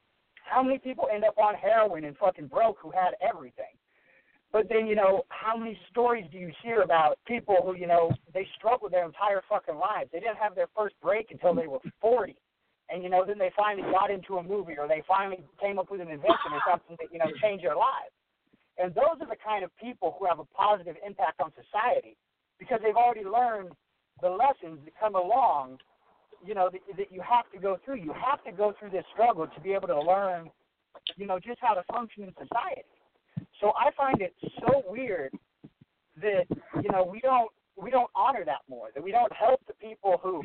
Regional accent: United States; I'm Native American like you, Don. Our people aren't even fucking here anymore.

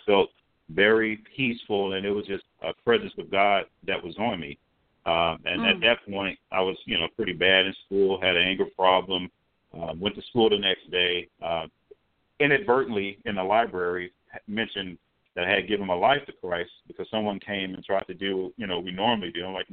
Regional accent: Little Rock, Arkansas, United States; I'm from Little Rock, Arkansas.

